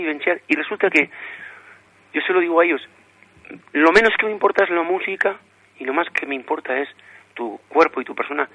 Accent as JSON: {"language": "Spanish", "region": "Basque Country", "country": "Spain", "said": "como vasco he solido decir, que el pueblo vasco mantiene su lengua desde hace miles de años"}